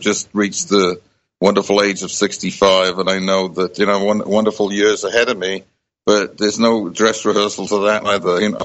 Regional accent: Cardiff, Wales, United Kingdom; And I, of course, growing up in Cardiff, there was a similar light there.

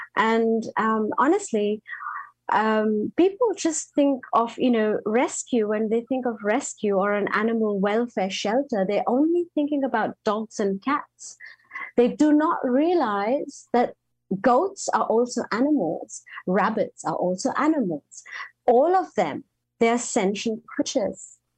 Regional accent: India; But I'm like, I'm Indian. I live a very simple life.

